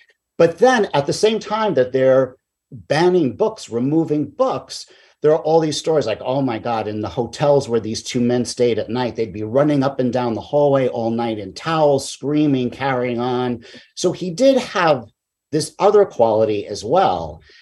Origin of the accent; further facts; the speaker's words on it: Queens, New York, United States; It is, but you know, I grew up in Queens. Roy was from Queens. I grew up around people, you know, like this.